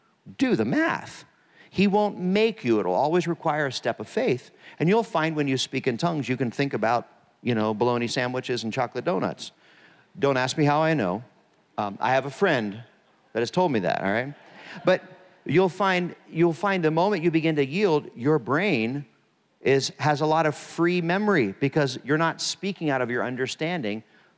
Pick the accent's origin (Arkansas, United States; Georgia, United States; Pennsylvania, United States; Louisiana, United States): Pennsylvania, United States; I was raised in Pennsylvania, great solid church, great leader